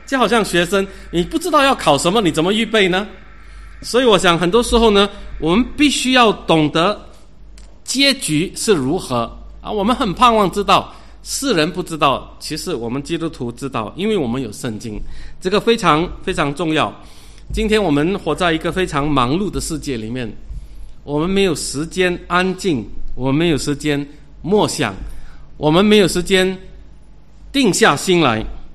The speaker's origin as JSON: {"language": "Chinese", "country": "China", "said": "就是我们中国人有一句话，就是爬得高看得远啊"}